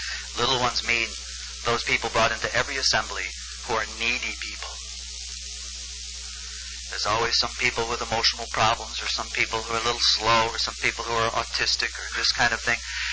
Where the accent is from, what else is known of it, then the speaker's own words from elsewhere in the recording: New York, United States; now in California, United States; I came from New York to California.